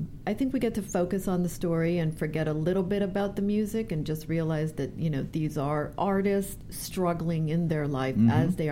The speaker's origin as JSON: {"language": "English", "town": "Tegucigalpa", "region": "Francisco Morazán", "country": "Honduras", "tie": "born or raised there", "second_language": "English", "said": "I grew up in Honduras, in Tegucigalpa, and I thought I was going to be an attorney. And I went to an American school"}